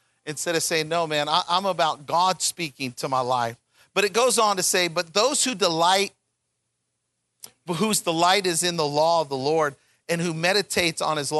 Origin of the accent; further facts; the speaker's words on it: Tucson, Arizona, United States; I grew up in Tucson. I grew up in the desert.